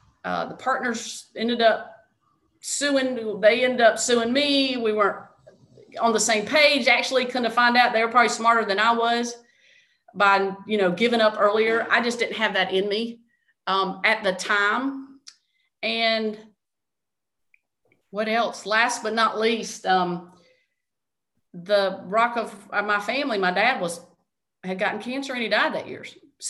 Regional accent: Easley, South Carolina, United States; And you heard me say I was from Easley, small town, knew the bank president, graduated with his son.

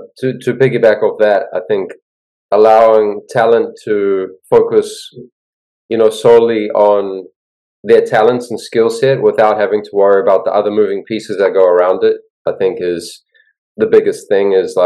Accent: New Zealand; moved away; I moved here from New Zealand to do it. That was my fuel and passion, and ended up playing some pro basketball in New Zealand and Australia myself too.

